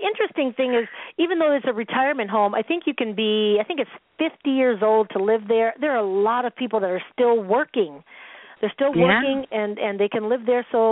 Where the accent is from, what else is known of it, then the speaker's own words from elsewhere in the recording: Seattle, Washington, United States; Originally, I'm from Seattle, and so that's why it made sense to start a team up there.